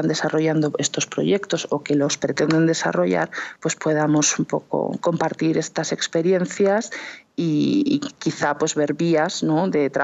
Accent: Híjar, Aragon, Spain; porque soy de Híjar, tenía conocimiento de que allí había habido una comunidad judía importante, como aquel que dice he crecido a sombra de la antigua sinagoga de Híjar

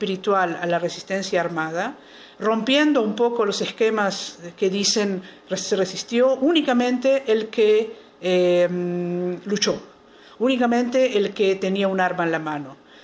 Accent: Israel; Spanish is a second language; en el Museo de los Combatientes de los Guetos en Israel, de donde vengo.

